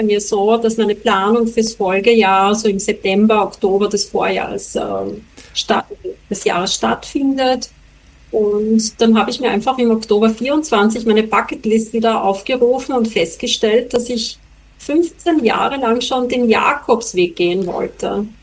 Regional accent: Fischamend, Lower Austria, Austria; now in Vienna, Austria; ich wohne am Stadtrand von Wien. Ich komme aus Fischerment. Das ist oder im Bezirk Bock an der Leitha.

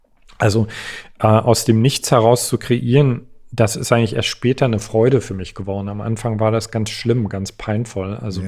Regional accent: East Germany, Germany; Ich komme aus Ostdeutschland.

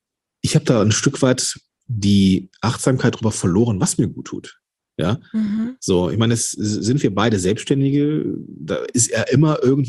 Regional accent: Rhineland, Germany; wir kommen ja jetzt beide aus dem Rheinland oder leben da zumindest.

